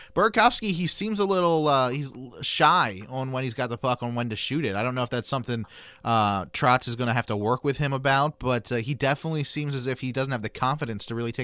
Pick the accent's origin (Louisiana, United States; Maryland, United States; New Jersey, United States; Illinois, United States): Maryland, United States; Baltimore; you know I'm a big Baltimore guy. It's my hometown. It's where I grew up and everything.